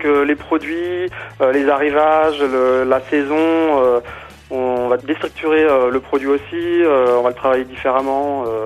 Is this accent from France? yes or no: yes; Brittany, France; Eh bien, du coup, je suis originaire de Bretagne.